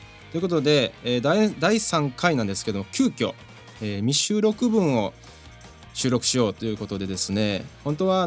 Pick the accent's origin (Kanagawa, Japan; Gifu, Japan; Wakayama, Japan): Wakayama, Japan; この間地元の和歌山から